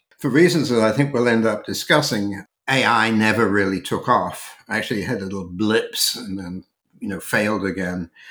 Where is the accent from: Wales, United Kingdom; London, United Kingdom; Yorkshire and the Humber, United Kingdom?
London, United Kingdom; born there; I was born in North London, actually just outside of North London.